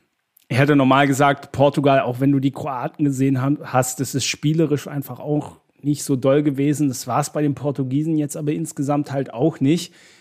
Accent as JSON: {"language": "German", "country": "Germany", "said": "Ich weiß, gerade wir als Deutsche, Algerien, K.O.-Phase, ne, kann extrem unangenehm werden."}